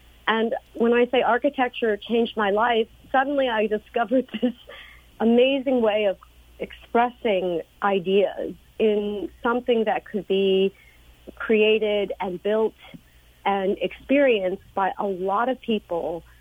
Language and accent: English; United States; I have been sensing this since I started traveling as an American